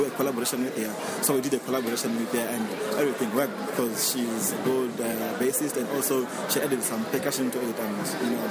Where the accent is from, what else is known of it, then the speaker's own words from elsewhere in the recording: Victoria Falls, Matabeleland North, Zimbabwe; because we are from Victoria Falls in a small town, and Tonga and Dubale and Nyanja, those are our cultures